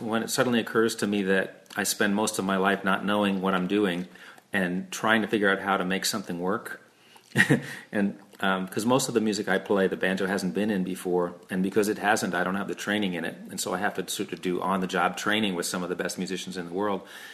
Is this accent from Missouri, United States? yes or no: no; New York City, New York, United States; it was just growing up in New York City, me and my older brother Louis.